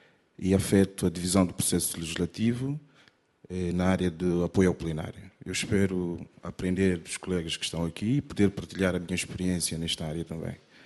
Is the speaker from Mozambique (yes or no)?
yes; Mozambique; venho de Moçambique.